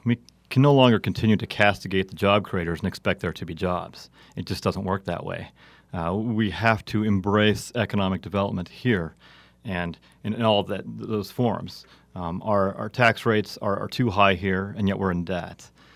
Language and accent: English; Phoenix, Arizona, United States; I am originally from the Phoenix area. I moved here to go to school at the university and stayed